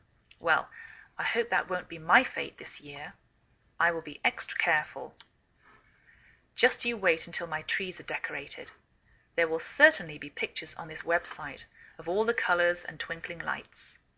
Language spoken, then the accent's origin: English; England, United Kingdom; now in Wenatchee, United States